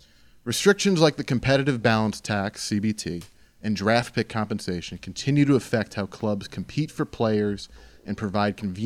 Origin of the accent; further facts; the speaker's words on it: New York, United States; You know, I grew up in New York.